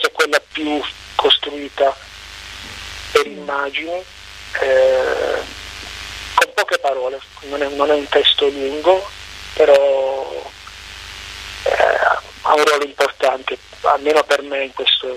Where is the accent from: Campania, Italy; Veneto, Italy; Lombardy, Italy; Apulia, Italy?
Apulia, Italy; Noci; quella invece è una canzone che è dedicata al mio paese, che è Noci, come hai ricordato all'inizio. È un paese che si trova a metà strada tra Taranto, appunto, e Bari, è in provincia di Bari di fatto